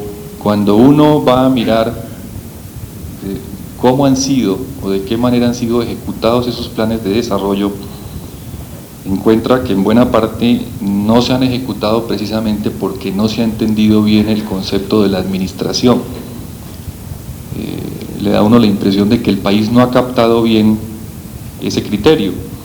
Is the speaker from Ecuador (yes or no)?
no; Colombia; una circunstancia que a uno como colombiano le preocupa